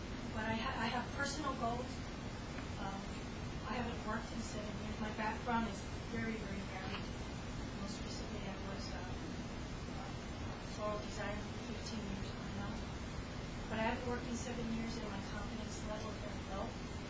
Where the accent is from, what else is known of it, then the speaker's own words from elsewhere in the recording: Hawaii, United States; now in Marin County, United States; I'm originally from Hawaii, and I just moved 7 days ago to Marin County.